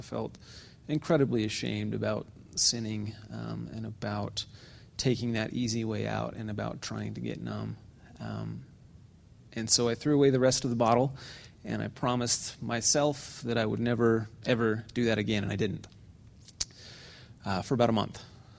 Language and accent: English; Orem, Utah, United States; I grew up in Orem, in a very LDS household, very believing, very functional, white, upper middle class, privileged